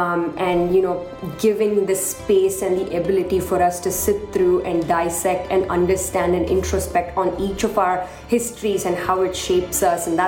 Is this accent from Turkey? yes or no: no; South India, India; moved away as an adult; now in United States; the experience I had growing up in South India and moving 8,000 miles away from home to come to the US to pursue a career so ambitiously in journalism.